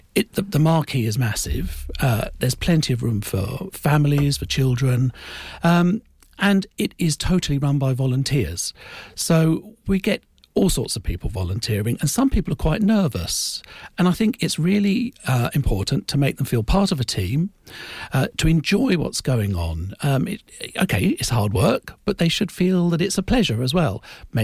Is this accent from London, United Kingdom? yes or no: no; Histon, East of England, United Kingdom; also born or lived in Australia; I came back from Australia to move back into the family home that I grew up in Histon.